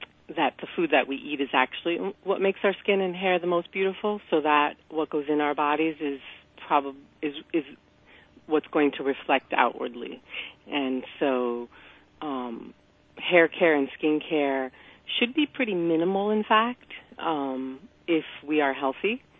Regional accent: New York City, New York, United States; I was raised in the East Village in New York City, and I went to college in the country

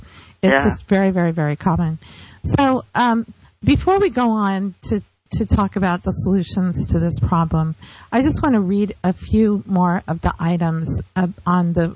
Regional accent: California, United States; In California.

